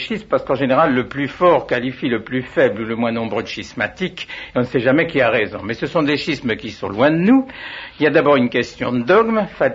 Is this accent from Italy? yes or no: no; Neuilly-sur-Seine, Île-de-France, France; also born or lived in Burgundy; Pour les chrétiens d'Irak, dont je ne suis pas, moi je suis chrétien de Neuilly-sur-Seine au départ, et de la Bourgogne avant.